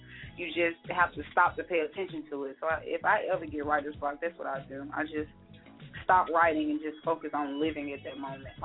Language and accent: English; Alabama, United States; now in New York, United States; Well, like I said, I'm from the South. I'm from Alabama.